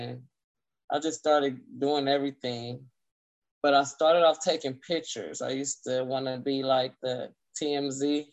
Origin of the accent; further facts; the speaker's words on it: Compton, California, United States; I think it molded me in the right direction